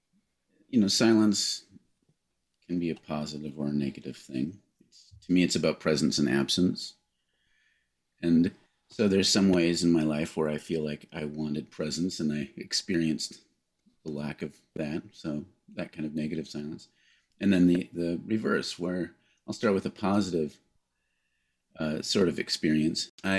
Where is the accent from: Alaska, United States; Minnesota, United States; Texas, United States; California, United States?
Minnesota, United States; And I'm a Minnesotan, so desert is hard for me to wrap my brain around.